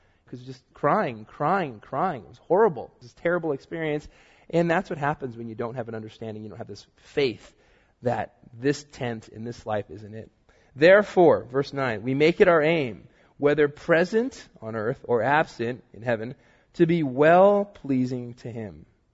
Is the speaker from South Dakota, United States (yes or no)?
no; Florida, United States; I'm from in Florida. In 2002, it had the highest number of shark attacks on the planet. What's in my hometown, which is ironic because it's called the world's most safest beach is what it's known for.